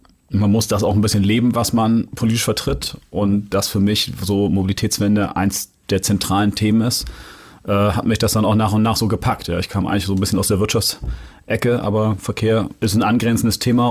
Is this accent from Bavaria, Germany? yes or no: no; Hamburg, Germany; ich bin ja in Jenfeld aufgewachsen und bin Marienthal zur Schule gegangen.